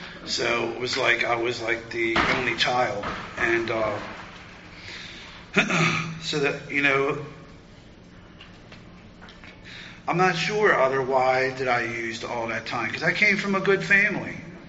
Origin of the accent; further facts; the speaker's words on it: United States; I'm from Carroll County